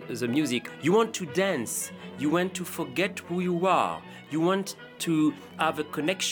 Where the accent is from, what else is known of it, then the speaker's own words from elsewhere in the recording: Martinique; English is a second language; now in Paris, France; I grew up in Martinique